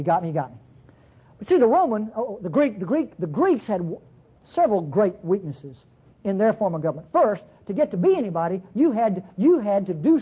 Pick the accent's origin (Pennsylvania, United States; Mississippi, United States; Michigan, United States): Mississippi, United States; See, I'm from North Mississippi.